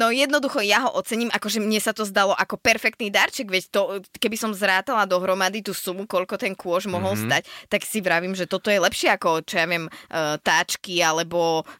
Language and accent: Slovak; Trenčianske Stankovce, Trenčín Region, Slovakia; My sme v našej, mojej rodnej obci v Trenčianskych Stankovciach